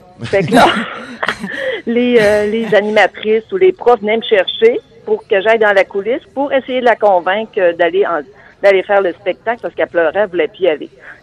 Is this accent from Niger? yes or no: no; Quebec, Canada; now in Montreal, Canada; Nous, on arrivait dans la région de Montréal parce qu'on est natif du Saguenay-Lac-Saint-Jean.